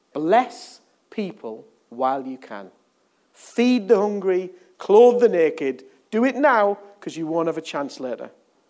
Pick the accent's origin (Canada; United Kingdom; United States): United Kingdom; England; Because I'm English. I'm English.